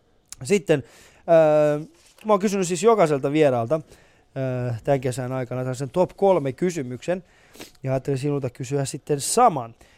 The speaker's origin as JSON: {"language": "Finnish", "town": "Iitti", "region": "Päijät-Häme", "country": "Finland", "said": "Mä oon Iitistä"}